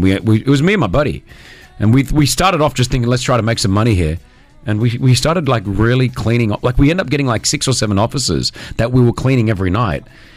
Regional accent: Sydney, New South Wales, Australia; He has held a press conference in my hometown of Sydney.

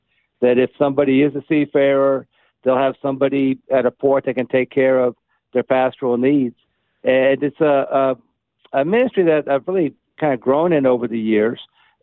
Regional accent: Texas, United States; Like, I'm from the Gulf Coast of Texas, like Houston, Galveston, Victoria, Corpus Christi, Beaumont.

